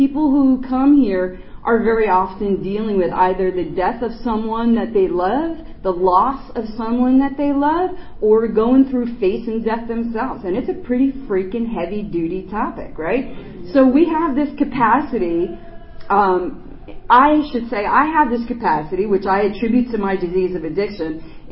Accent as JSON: {"language": "English", "region": "Pennsylvania", "country": "United States", "said": "I am an addict from Pennsylvania. I'm in the Pocono Mountains at the moment."}